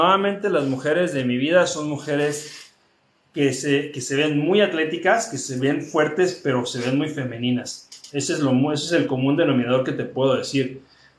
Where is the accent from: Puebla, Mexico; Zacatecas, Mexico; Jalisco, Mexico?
Jalisco, Mexico; Guadalajara; now in Playa del Carmen, Mexico; soy de Guadalajara, pero en Playa del Carmen vivo